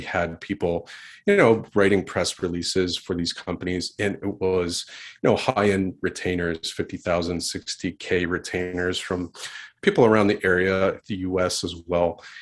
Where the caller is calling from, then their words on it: Ontario, Canada; So we're based out of Kingsall, Ontario, Canada.